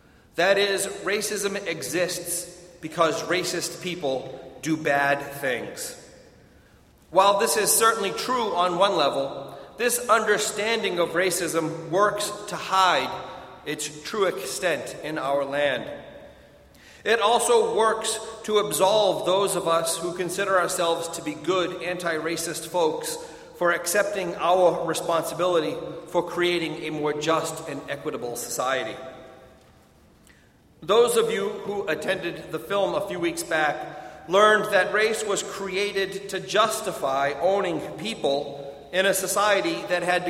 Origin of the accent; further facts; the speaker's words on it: Boston, Massachusetts, United States; I'm from Boston, and every year I make a comment about my accent